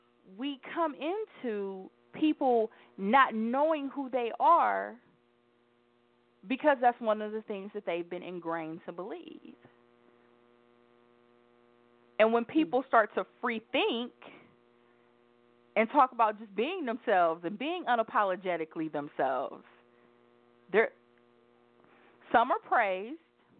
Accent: Bible Belt, United States; also born or lived in Ohio; I live in the Bible Belt now. I was born and bred in the Bible Belt until we moved to Ohio.

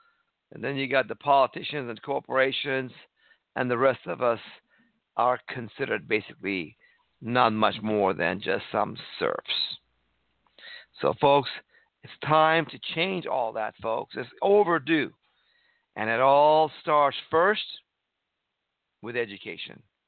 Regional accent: Iran; moved away; because I came from Iran, a country where I grew up in the 1960s and 70s and had no freedom.

